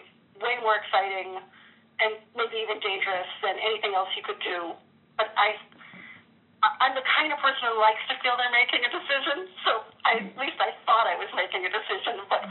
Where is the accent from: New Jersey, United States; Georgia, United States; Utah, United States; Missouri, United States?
New Jersey, United States; I was raised in New Jersey, and New Jersey is actually a very haunting, fascinating place